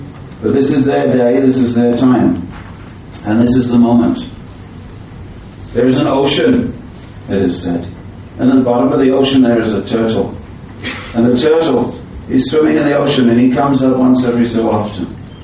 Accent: United Kingdom; As British, sometimes we're a little clumsy with our metaphors.

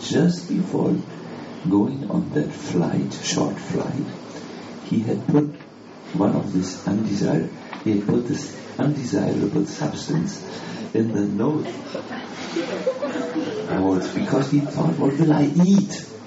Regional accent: Germany; Now, because I am from Germany, you have to forgive me for my choice of examples

